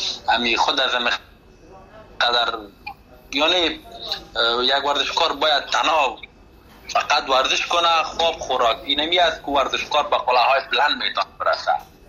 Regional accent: Afghanistan

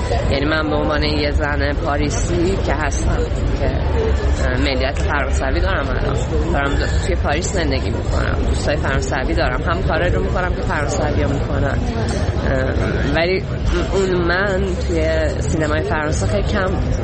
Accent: Iran; من به عنوان یه ایرانی

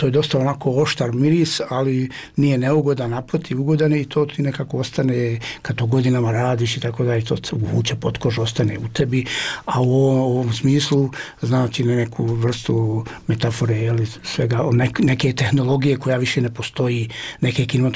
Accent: Sarajevo, Federation of Bosnia and Herzegovina, Bosnia & Herzegovina; born there; ja sam rođen u Sarajevu, živim toliko godina u Sarajevu

